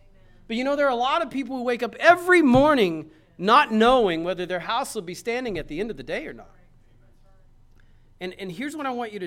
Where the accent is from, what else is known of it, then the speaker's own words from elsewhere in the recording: United States; I don't know, but I'm thankful that I'm American.